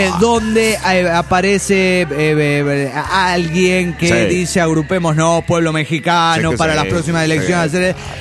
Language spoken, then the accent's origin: Spanish; Guadalupe, San José, Costa Rica; De niña vivía en Guadalupe, como a 15 minutos del centro de San José de Costa Rica